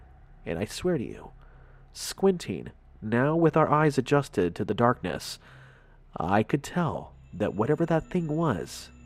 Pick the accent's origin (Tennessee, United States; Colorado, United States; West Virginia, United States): Tennessee, United States; I'm born and raised in Tennessee, but I guess somewhere off down in history, all our family is originally from Kansas.